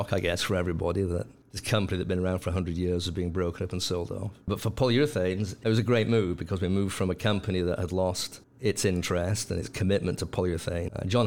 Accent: Manchester, North West England, United Kingdom; when I was growing up in Manchester.

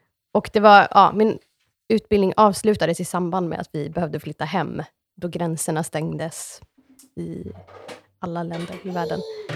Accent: Sweden; now in Los Angeles, United States; för att som skandinav får man ganska mycket gratis bara av att säga att men jag är inredningsarkitekt från Sverige.

